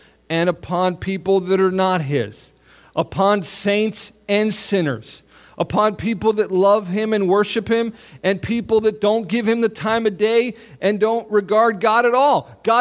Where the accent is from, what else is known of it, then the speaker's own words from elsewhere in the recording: New York City, New York, United States; I grew up down in New York City. I was in Queens till I was 10 years old. And then, but I've lived in the North Country for a long time at this point.